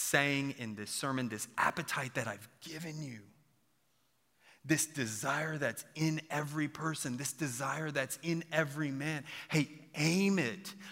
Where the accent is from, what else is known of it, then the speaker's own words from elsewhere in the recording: San Antonio, Texas, United States; I grew up born and raised in San Antonio. Come on, 210, baby.